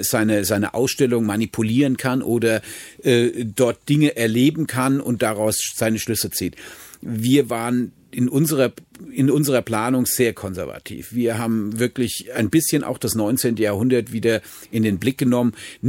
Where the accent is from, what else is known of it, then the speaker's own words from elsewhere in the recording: Weilbach, Hesse, Germany; ich bin in Weilbach aufgewachsen, das ist heute ein Stadtteil von Flörsheim, also nicht weit von hier weg, also auf der Mainterrasse gelegen.